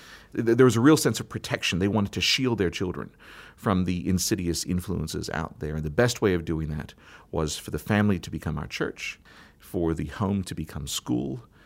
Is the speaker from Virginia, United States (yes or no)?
no; Cincinnati, Ohio, United States; also born or lived in New England / New Orleans / Solomon Islands; Yeah. Well, I was born in Cincinnati, which is really k